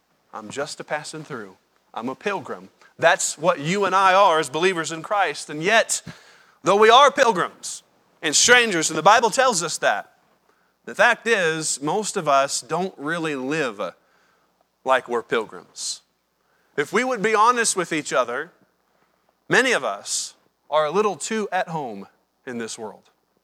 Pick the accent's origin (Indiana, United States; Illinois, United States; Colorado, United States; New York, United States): Indiana, United States; because where I grew up, I grew up in Indiana, okay? Nobody comes from halfway around the world to come to Indiana, okay?